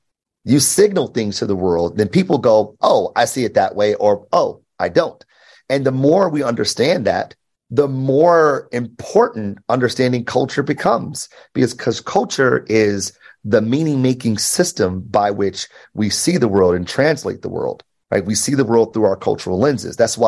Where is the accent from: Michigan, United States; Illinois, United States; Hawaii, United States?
Michigan, United States; Detroit; So I grew up in Detroit, born and raised.